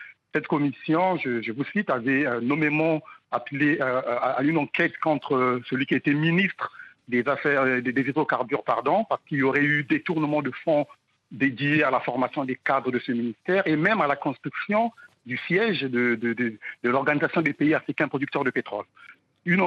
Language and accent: French; Republic of the Congo; parlerai plutôt de mon pays, le Congo-Brazza.